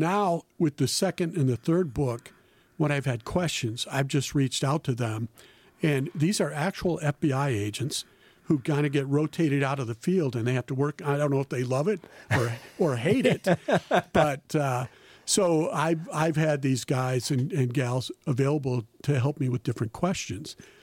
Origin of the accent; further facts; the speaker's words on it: Prairie du Chien, Wisconsin, United States; I grew up in Prairie du Chien.